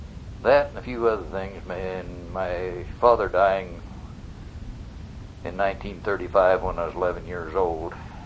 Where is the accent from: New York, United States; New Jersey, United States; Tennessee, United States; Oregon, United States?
Oregon, United States; also born or lived in Malheur County; I was born in Mount Heer County, right across the river on the Oregon side, across the river from Weezer, Idaho.